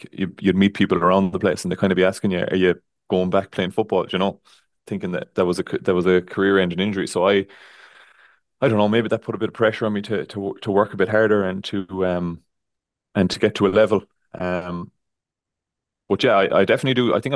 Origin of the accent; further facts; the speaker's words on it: Renmore, Connacht, Ireland; I grew up in Renmore there